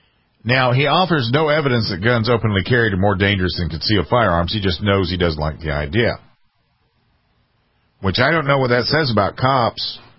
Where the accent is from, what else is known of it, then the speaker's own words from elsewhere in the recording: South Carolina, United States; Here in my home state of South Carolina